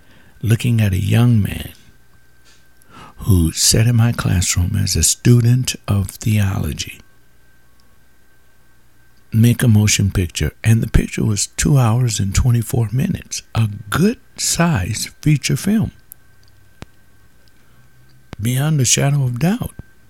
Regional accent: United States; I see the benefits of being an American in this country, it is quite a blessing to be an American here.

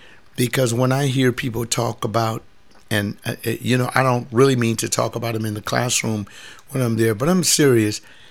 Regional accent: Los Angeles, California, United States; after I had survived growing up in Los Angeles, going to the Los Angeles junior high schools and high schools, and not getting shot, stabbed, or threatened.

